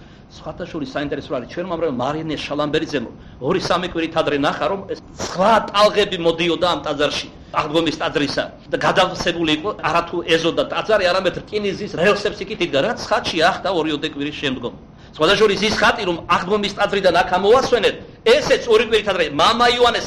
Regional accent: Kartli, Georgia; მე ვთქარი რომ მეც ქართლელი ვარ

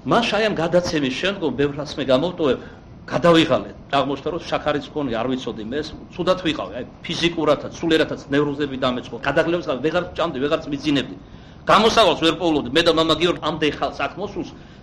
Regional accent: Kartli, Georgia; მე ვთქარი რომ მეც ქართლელი ვარ

